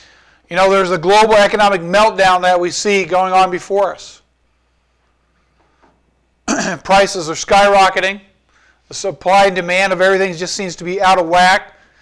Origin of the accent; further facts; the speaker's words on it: Cedar Rapids, Iowa, United States; That hit pretty close to home because I grew up in Cedar Rapids.